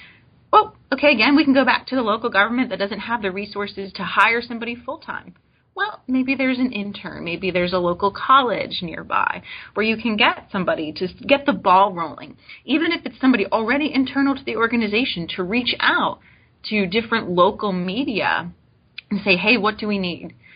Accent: Florida, United States; you know, Florida's my home state. I still have that sort of attachment to Florida.

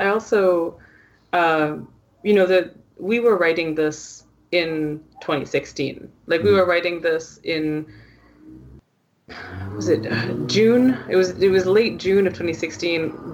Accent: Canada; as a Canadian

